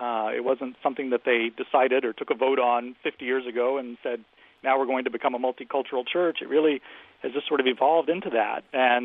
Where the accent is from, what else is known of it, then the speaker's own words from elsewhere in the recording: Texas, United States; I was. I grew up in Texas and was